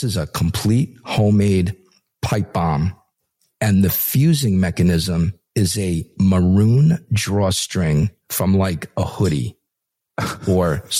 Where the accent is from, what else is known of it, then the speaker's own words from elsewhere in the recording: Brooklyn, New York, United States; hey, I'm from Brooklyn. It's like, I've never even seen a cornfield.